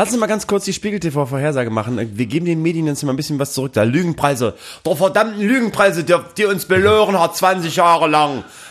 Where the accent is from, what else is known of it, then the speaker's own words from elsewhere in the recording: Bremen, Germany; das Einzige, was mich wirklich gerettet hat in meiner Jugend in Bremen-Nord